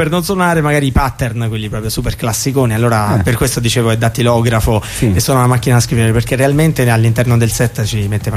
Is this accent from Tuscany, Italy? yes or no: no; Rome, Lazio, Italy; Io sono di Roma, sono cresciuto qua e mi sento abbastanza un metropolitano, sì, una persona metropolitana